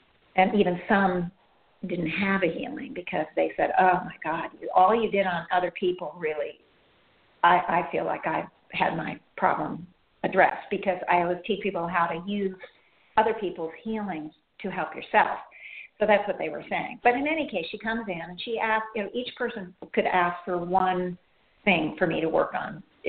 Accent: Iran; moved away; Because I grew up in Iran, I think she said. And I was there when Iran was being bombed. And I was a young girl.

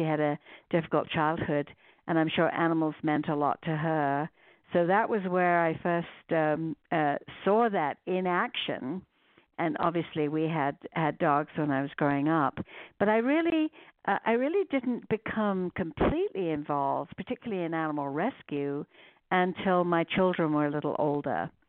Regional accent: Guildford, South East England, United Kingdom; moved away as an adult; now in United States; Yes, I was born in a place called Guildford, which is about 30 miles southwest of London in England, and went to school there, went to art school there. I came to this country here in the U.S. in 1971

